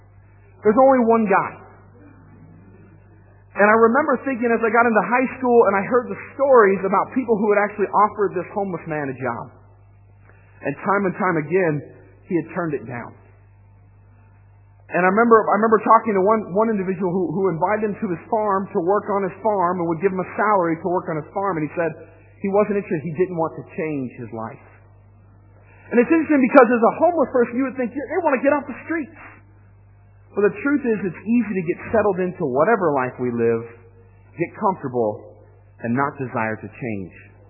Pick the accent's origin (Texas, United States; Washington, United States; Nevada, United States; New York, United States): Washington, United States; I grew up in Washington State, which is on the west coast of the United States. And we lived in this really small town I grew up